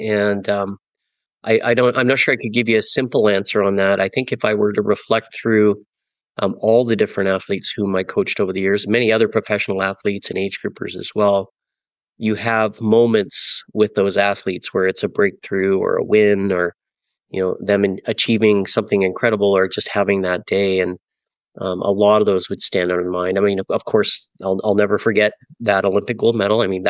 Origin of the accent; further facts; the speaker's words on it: British Columbia, Canada; I grew up on Vancouver Island on the west coast of Canada, and I'd always wanted to move back there anyway.